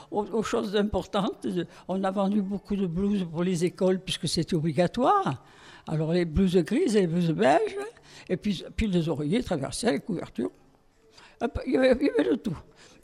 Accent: Marseille, Provence-Alpes-Côte d'Azur, France; born there; Je suis née à Marseille, bien sûr. J'ai vécu jusqu'à ma majorité, enfin jusqu'à ce que je me marie.

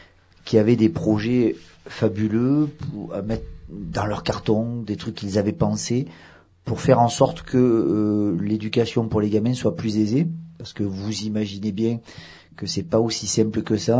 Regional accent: Avignon, Provence-Alpes-Côte d'Azur, France; comme vous l'avez entendu dans l'accent et comme l'a dit Chloé, à l'origine on est d'origine d'Avignon, donc Provence

